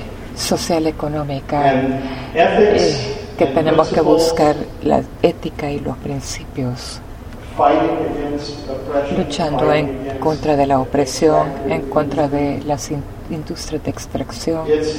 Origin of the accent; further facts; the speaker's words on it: Indiana, United States; pero yo crecí en Indiana